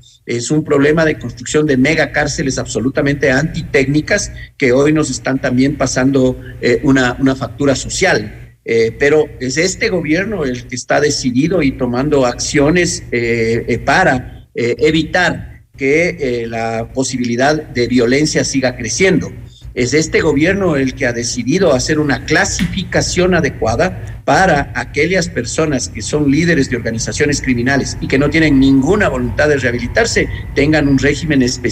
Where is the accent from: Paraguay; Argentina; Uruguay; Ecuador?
Ecuador; como sociedad ecuatoriana las hemos dejado